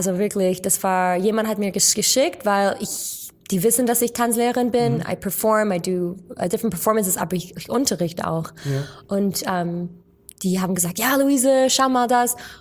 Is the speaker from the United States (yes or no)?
yes; United States; first language English; German is a second language; Und weil ich bin aufgewachsen in den USA und wir hatten immer Englisch geredet zu Hause.